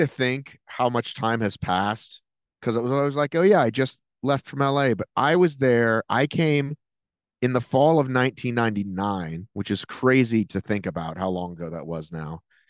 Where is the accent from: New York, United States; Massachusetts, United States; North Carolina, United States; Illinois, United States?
Massachusetts, United States; Boston; moved away as an adult; now in Los Angeles, United States; So I was born in Boston, and then my folks moved down here to suburbs. I lived a very suburban life in the late 80s, early 90s.